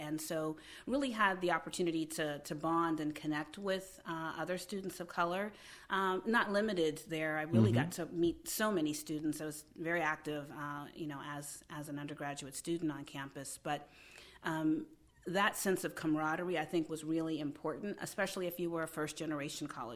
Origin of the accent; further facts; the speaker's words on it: Beaver Falls, Pennsylvania, United States; Yeah, so I grew up in Beaver Falls, Pennsylvania, and so we have the Beaver campus there.